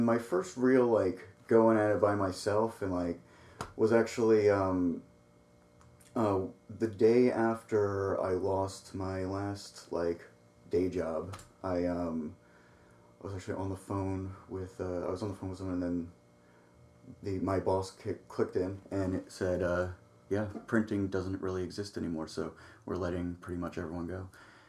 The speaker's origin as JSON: {"language": "English", "region": "New York", "country": "United States", "said": "I'm a Jew from New York. Do I really need an agent?"}